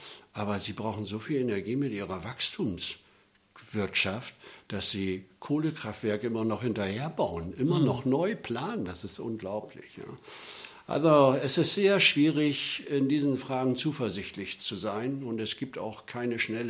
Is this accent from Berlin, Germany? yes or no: no; Bremen, Germany; Ja, ich bin Bremer. Meine Familie ist vor ungefähr 200 Jahren hierher gekommen und hat außerhalb der Stadtmauern gewohnt damals.